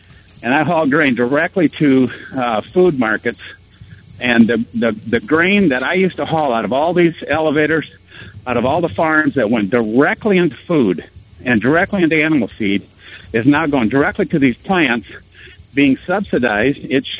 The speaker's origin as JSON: {"language": "English", "region": "Minnesota", "country": "United States", "said": "I'm originally from Southwest Minnesota, and I've got friends that are farmers back there"}